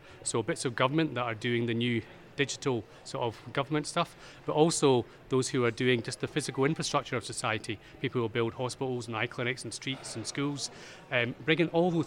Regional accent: Glasgow, Scotland, United Kingdom; perhaps because I'm from Glasgow and it's Glasgow University

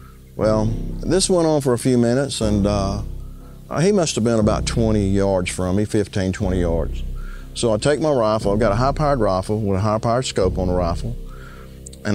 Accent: Louisiana, United States; I'm from Keechaw, Louisiana.

